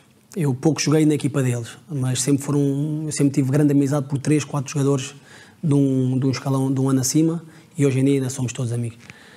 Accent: Lisbon, Portugal; eu nasci e cresci num bairro típico lisboeta, em Campo de Ourique, Rua dos Sete Moinhos.

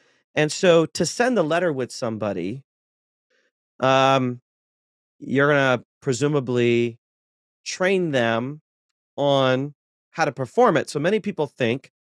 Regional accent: Ohio, United States; happens mm-hmm. to be in Ohio because I'm from Ohio.

